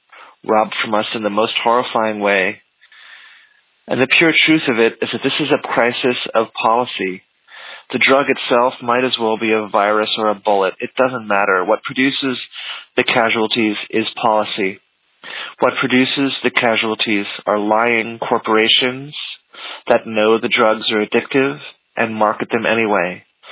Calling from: San Francisco, California, United States; I'm calling from San Francisco.

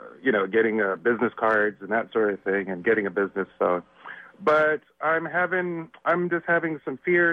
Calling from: San Francisco, California, United States; I'm calling from San Francisco

